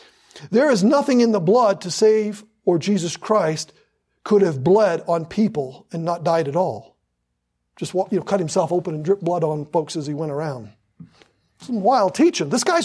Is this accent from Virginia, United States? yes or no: no; Maine, United States; I'm from Maine. I know those little tidbits.